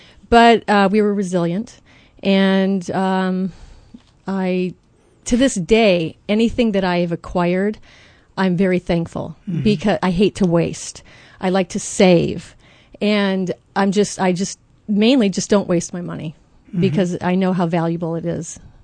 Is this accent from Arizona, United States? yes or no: no; Michigan, United States; also born or lived in California; Well, actually, we grew up in many places. Every 6 months, we moved from Michigan to California, usually.